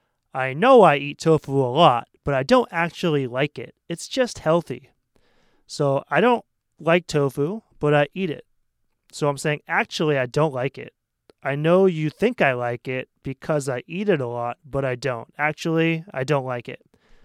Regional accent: Maine, United States; I come from Maine, a state in the Northeast US, and we have the most famous lobster in the world.

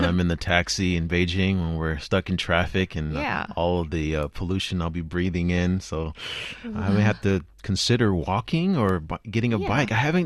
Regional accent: California, United States; I'm from California, and it's like almost $5 a gallon.

